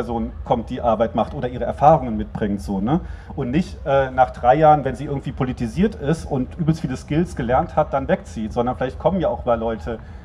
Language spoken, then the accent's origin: German; Berlin, Germany; ob man denn so in der ostdeutschen Provinz willkommen sei als Berliner.